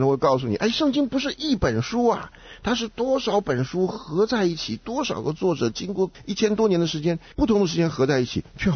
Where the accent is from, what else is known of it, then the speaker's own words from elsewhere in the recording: China; 这个对我们中国人应该是很容易了解大概历史上是怎么演变的